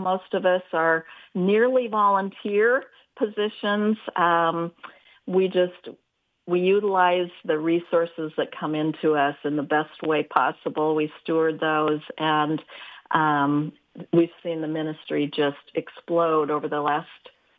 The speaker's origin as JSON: {"language": "English", "region": "Iowa", "country": "United States", "said": "I'm actually from Iowa."}